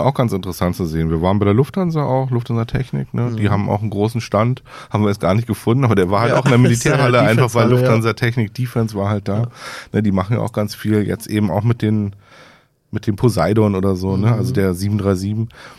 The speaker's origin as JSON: {"language": "German", "region": "Berlin", "country": "Germany", "said": "Wir sind ja Berliner"}